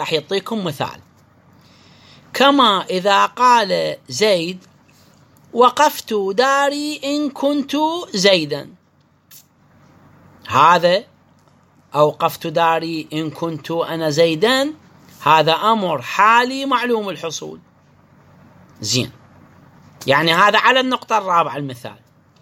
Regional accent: Iraq; عندنا بالعراق نذر عيادة

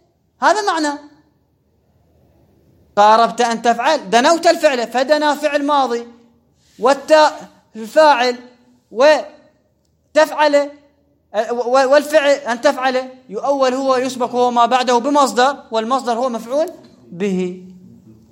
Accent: Basra, Basra Governorate, Iraq; مو لي أنا من البصرة، لا لا بس هو واقعا هو الصحيح

